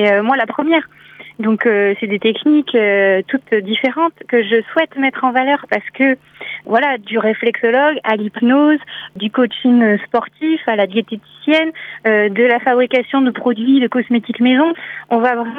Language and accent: French; Brittany, France; born there; je suis revenue en Bretagne, parce que je suis née en Bretagne